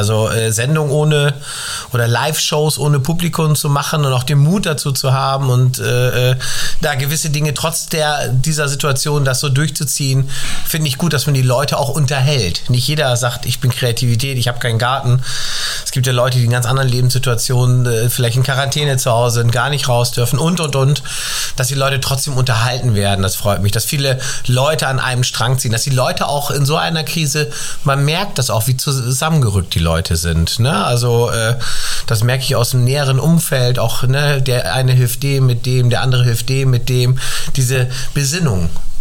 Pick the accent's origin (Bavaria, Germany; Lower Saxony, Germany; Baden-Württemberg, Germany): Lower Saxony, Germany; Achim; Ich komme ja aus Achim bei Bremen